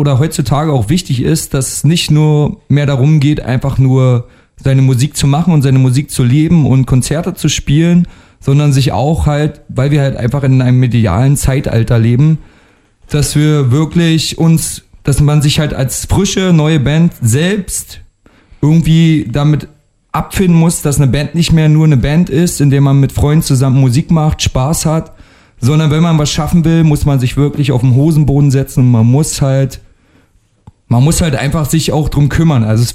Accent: Potsdam, Brandenburg, Germany; born there; also born or lived in Werder; Ich bin gebürtiger Potsdamer, habe aber zwischenzeitlich 12 Jahre in Werder gelebt, wo sich natürlich Fuchs und Hase gute Nacht sagen.

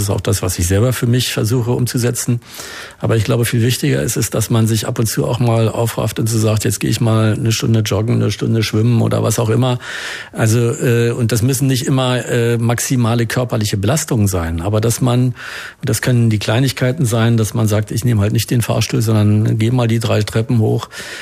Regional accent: Berlin, Germany; Und als Berliner war man auch in Potsdam.

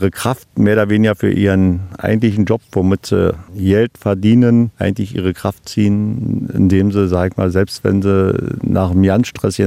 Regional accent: Falkensee, Brandenburg, Germany; wo ich herkomme aus Falkensee, da wo die Schafe stehen

